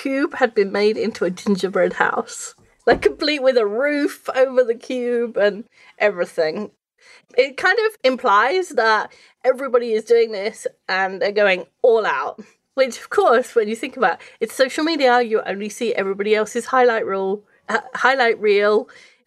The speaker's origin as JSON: {"language": "English", "country": "United Kingdom", "said": "I'm not saying, as a Brit, you know, we don't particularly like the French."}